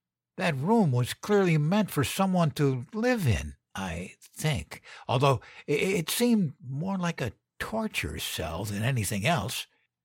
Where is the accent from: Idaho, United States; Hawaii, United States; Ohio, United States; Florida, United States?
Idaho, United States; born there; I was born in Idaho in 1987. I never met my father.